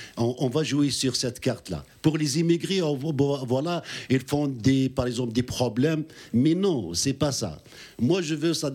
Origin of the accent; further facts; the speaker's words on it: Algeria; je suis algérien